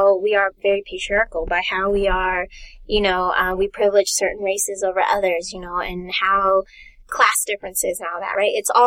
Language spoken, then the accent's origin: English; California, United States; Well, I'm from the Bay, actually.